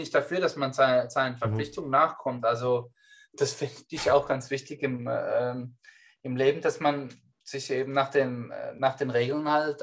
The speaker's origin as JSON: {"language": "German", "country": "Germany", "said": "also ich fühle mich da schon irgendwie auch verwurzelt, weil ich bin Deutscher und möchte jetzt auch nichts komplett schlechtes sagen"}